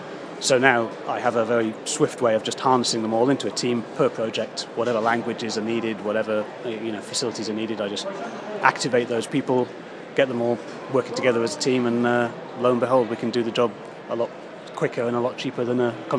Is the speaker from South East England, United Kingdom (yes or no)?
no; Gateshead, North East England, United Kingdom; I'm from Lowfell in Gateshead, just up the road.